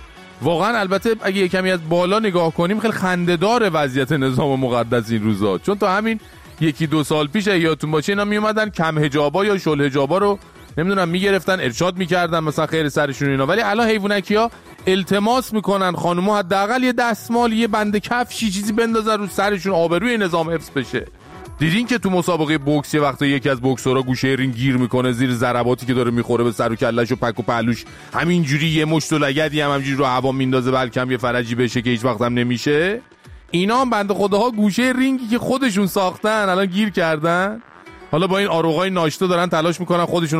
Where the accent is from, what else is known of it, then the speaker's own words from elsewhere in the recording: Iran; حالا به عنوان یه ایرانی